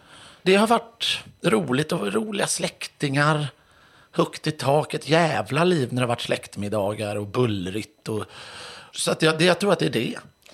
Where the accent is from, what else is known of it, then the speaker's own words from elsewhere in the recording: Mölndal, Västra Götaland County, Sweden; Född i Mölndal, Bifrost först och sen flyttade vi till Baltorp.